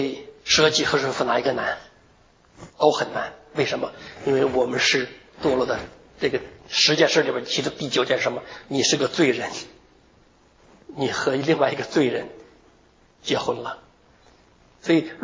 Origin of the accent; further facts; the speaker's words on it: China; 你知道我们中国人是很有智慧的啊。